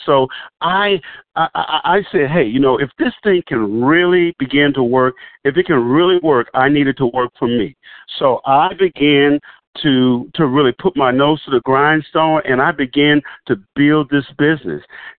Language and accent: English; Dallas, Texas, United States; now in Houston, United States; I moved to Houston from Dallas, Texas originally and began to work in the business of real estate